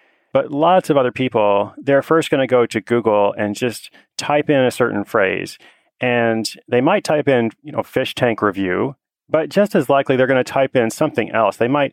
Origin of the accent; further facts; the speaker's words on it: Portland, Oregon, United States; today I'm back in my hometown of Portland, Oregon.